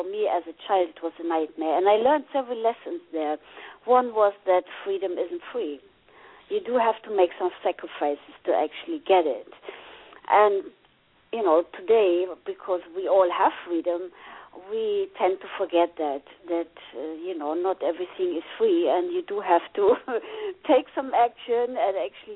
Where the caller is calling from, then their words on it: Germany; I'm calling in from Germany, and here it's just 5:30 in the morning